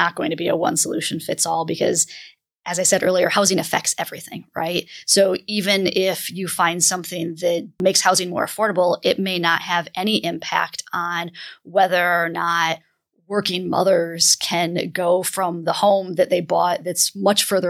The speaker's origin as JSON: {"language": "English", "country": "United States", "said": "I'm from the United States, and in the US, this narrative is particularly prevalent"}